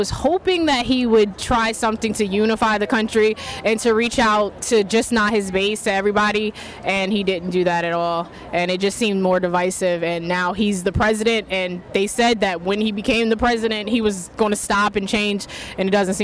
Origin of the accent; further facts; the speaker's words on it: Wilmington, Delaware, United States; I'm from Wilmington, Delaware.